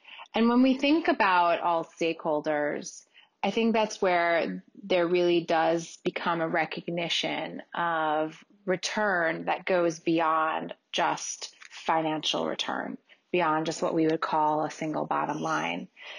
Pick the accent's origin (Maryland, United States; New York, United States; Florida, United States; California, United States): New York, United States; New York City; So I grew up in New York City. My parents are artists. I have family history of public service on both sides, one side in Africa in the health space, the other side in American politics.